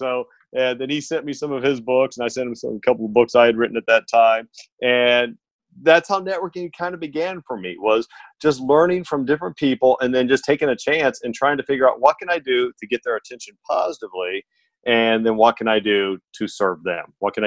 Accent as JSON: {"language": "English", "region": "Indiana", "country": "United States", "said": "I'm originally from Indiana."}